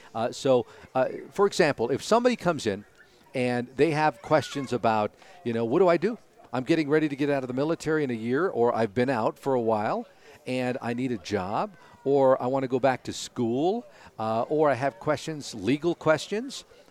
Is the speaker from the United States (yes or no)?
yes; Los Angeles, California, United States; now in Colorado, United States; I'm from Los Angeles originally, but most of my life has been in Colorado.